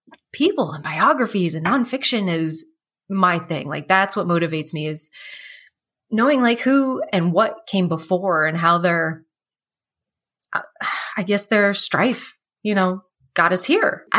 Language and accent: English; Canada; I'm French Canadian. My family's from France.